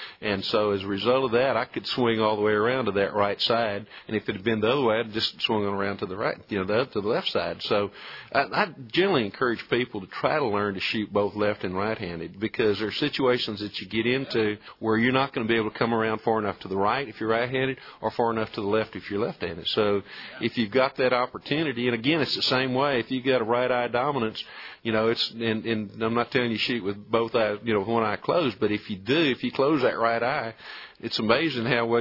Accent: Texas, United States; When I was a youngster growing up in Colorado County

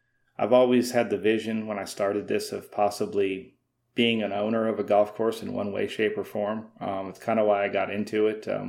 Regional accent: Midwest, United States; I'm from the Midwest and graduated from Iowa State with a different degree in urban planning

